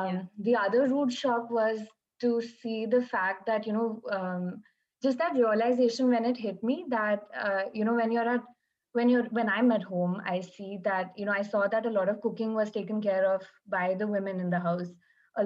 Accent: New Delhi, Delhi, India; also born or lived in Bombay; I grew up in New Delhi. I've lived here pretty much all of my life. My life has been a lot of Delhi, Bombay, Delhi. So that's where I grew up.

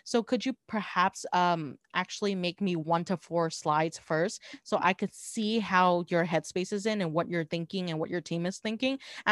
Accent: Southern United States, United States; And I was like, yeah, I'm from the South. I know.

